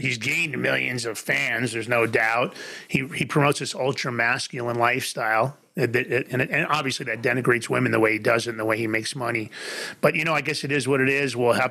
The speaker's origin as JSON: {"language": "English", "region": "New York", "country": "United States", "tie": "born or raised there", "said": "Because I grew up in New York, obviously."}